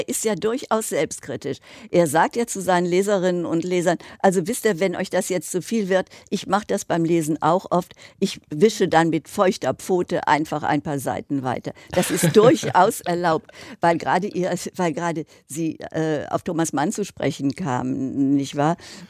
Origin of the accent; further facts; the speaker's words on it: Cologne, North Rhine-Westphalia, Germany; das ist ja so eine Verbeugung wieder vor meiner Heimat, vor Köln und dem Rheinland.